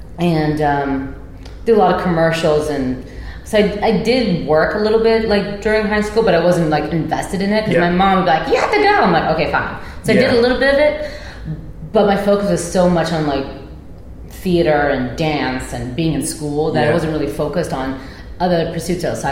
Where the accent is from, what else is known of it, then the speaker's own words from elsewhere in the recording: Philippines; growing up in the Philippines